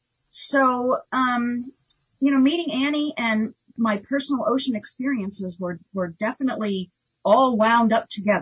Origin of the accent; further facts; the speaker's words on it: Vermont, United States; also born or lived in San Diego; I grew up in Vermont, so we were not on the coast, but we were on Lake Champlain.